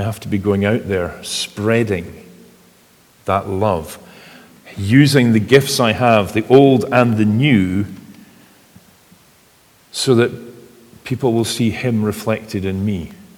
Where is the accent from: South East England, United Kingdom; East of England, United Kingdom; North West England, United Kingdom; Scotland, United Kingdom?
Scotland, United Kingdom; for rugby, I'm a Scot first and a Springbok a very close second.